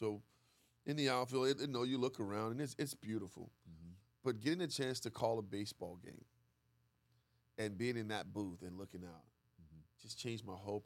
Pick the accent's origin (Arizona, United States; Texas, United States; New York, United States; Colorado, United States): Texas, United States; I grew up in Texas.